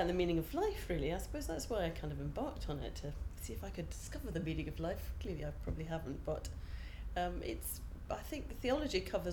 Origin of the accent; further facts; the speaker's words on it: Edinburgh, Scotland, United Kingdom; I am, God, I can't remember, 48, I think, and I come from Edinburgh.